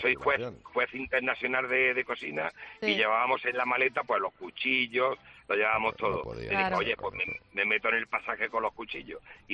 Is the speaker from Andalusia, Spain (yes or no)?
yes; Iznájar, Andalusia, Spain; soy de Córdoba, de un pueblo de Iznájar.